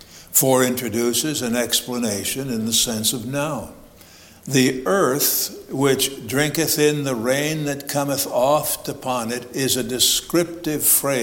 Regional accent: Illinois, United States; I'm from Illinois. I lived in farming community, two different farming communities for 22 or 23 years.

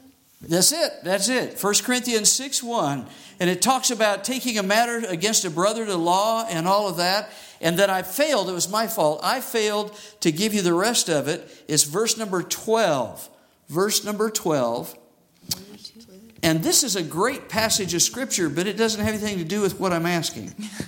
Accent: Arizona, United States; I grew up in Arizona

